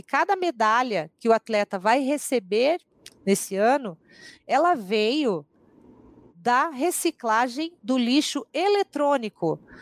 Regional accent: Brazil; A gente tem que exaltar os brasileiros que estão fazendo, e eu sempre falo, assim, nós somos brasileiros, então o que, que eu estou fazendo? Que tipo de Brasil eu estou querendo?

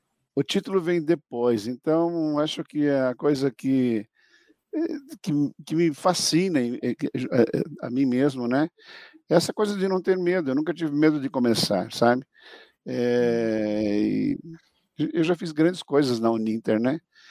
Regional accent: Blumenau, Santa Catarina, Brazil; Eu sou de Blumenau, né? E eu tinha um grande sonho, né? Que era mudar daquela cidade, né?

